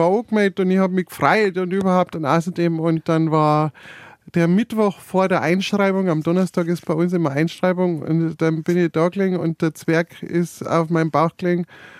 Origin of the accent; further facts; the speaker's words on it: Bavaria, Germany; also born or lived in Munich; Ich bin in München geboren, ja, in München-Pasing bin ich geboren, bin aber aufgewachsen außerhalb von München, bin aber dann in die Schule gegangen in München.